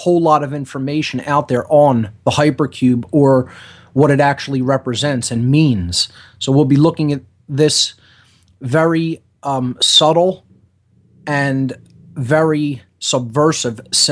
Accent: Philadelphia, Pennsylvania, United States; is coming up right here in Philadelphia, my hometown, on July 7th, 8th, 9th, and 10th.

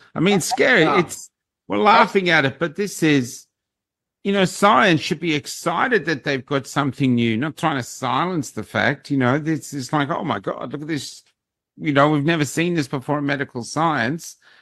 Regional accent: Melbourne, Victoria, Australia; I'm from Melbourne. And Melbourne, we just went full North Korea.

